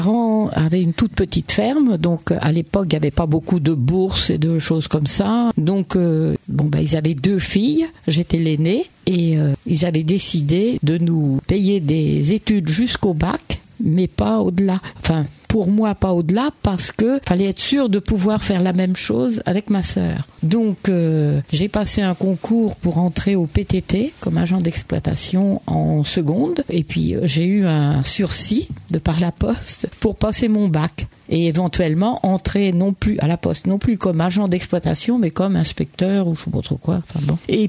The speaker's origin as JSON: {"language": "French", "town": "Ravigny", "region": "Pays de la Loire", "country": "France", "said": "Alors moi, pas du tout, parce que j'étais de Ravigny, donc tout à côté de l'Orne."}